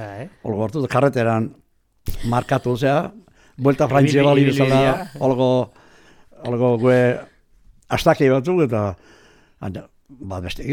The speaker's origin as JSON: {"language": "Basque", "town": "Altzibar", "region": "Basque Country", "country": "Spain", "tie": "born there", "said": "Altziberren. Altziberren jaio nintzen"}